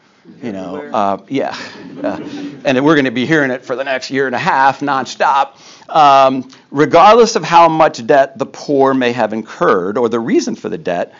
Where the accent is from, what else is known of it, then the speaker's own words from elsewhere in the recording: Philadelphia, Pennsylvania, United States; born there; I was born in Philadelphia, and the Liberty Bell is still there today.